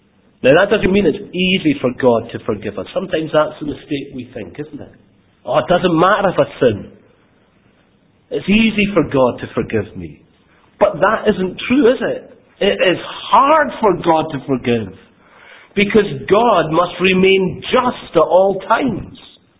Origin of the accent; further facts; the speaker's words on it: Glasgow, Scotland, United Kingdom; I grew up in Glasgow, and it can be quite an aggressive place.